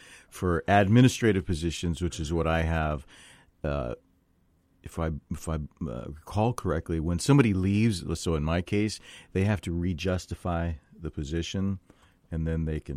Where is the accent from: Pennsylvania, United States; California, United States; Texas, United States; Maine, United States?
California, United States; Ventura; It really it does remind me of when I grew up in Ventura. We would go to this town called Ojai